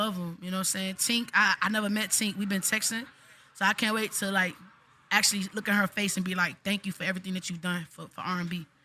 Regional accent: Memphis, Tennessee, United States; moved away; also born or lived in Miami; A Florida nigga put me on Woods, because I'm from Memphis, and we smoke Swishers and we smoke White Owls.

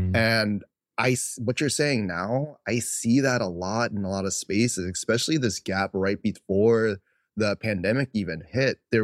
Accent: Virginia, United States; I, growing up in Virginia, was like, ew, Asian?

